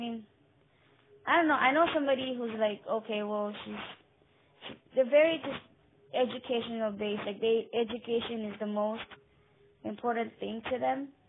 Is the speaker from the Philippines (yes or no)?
yes; Philippines; I think that I see it more because with my culture, because I'm Filipino